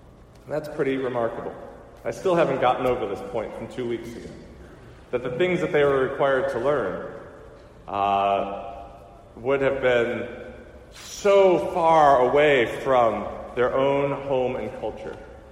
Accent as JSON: {"language": "English", "town": "Detroit", "region": "Michigan", "country": "United States", "tie": "born or raised there", "said": "I grew up in the Detroit area, and an ordinance was passed."}